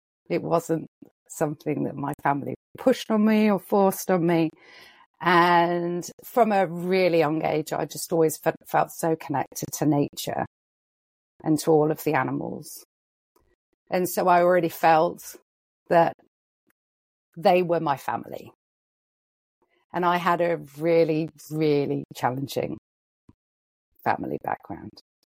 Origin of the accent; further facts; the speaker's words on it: England, United Kingdom; I get 50 pence for singing at a wedding. And so this was big money